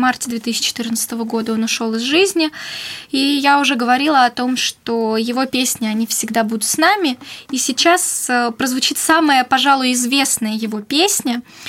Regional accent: Yegoryevsk, Moscow Oblast, Russia; в Егорьевске, это город, откуда я родом, Московская область.

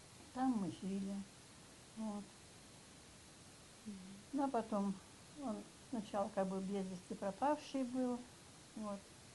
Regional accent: Prokopyevsk, Kemerovo Oblast, Russia; born there; Я родилась в Прокопьевске. В 1939 году, 16 июня.

